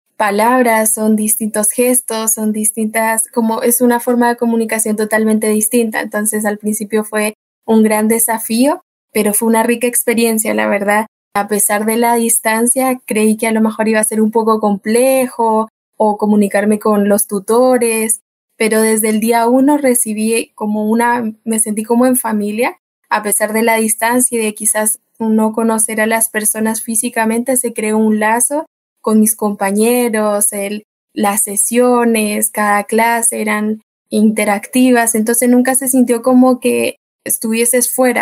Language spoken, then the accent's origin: Spanish; Colombia; now in Chile; en mi caso particular llevo más de la mitad de mi vida viviendo en Chile. Entonces, al principio fue un gran desafío, ya que, bueno, mi experiencia en Colombia es un poco limitada solo con mi familia.